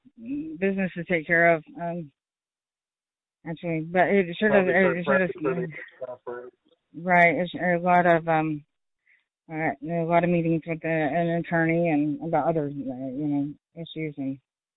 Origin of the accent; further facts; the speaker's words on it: Paris, Texas, United States; I grew up in Texas. So this is way better than that.